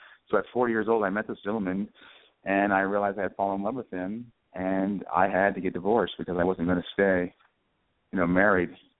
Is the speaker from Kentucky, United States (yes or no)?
no; California, United States; moved away as an adult; I was born and raised in Ventura County, and I stayed there till I was 40.